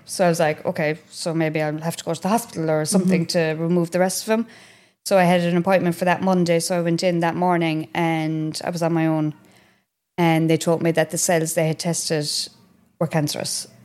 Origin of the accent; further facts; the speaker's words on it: Castle Island, Munster, Ireland; Had a brilliant childhood. Loved growing up in Castle Island. Just pure innocence.